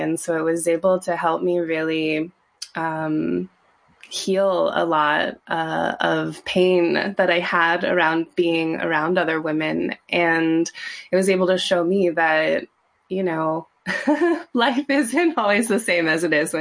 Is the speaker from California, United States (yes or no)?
no; Virginia, United States; I grew up in Virginia.